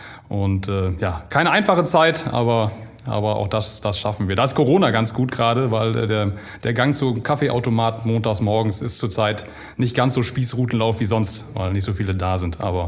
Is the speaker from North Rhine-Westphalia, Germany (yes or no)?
yes; Rheine, North Rhine-Westphalia, Germany; Ich bin gebürtiger Rheinenser, bin hier groß geworden, aufgewachsen, war zwischendurch mal ein bisschen weg.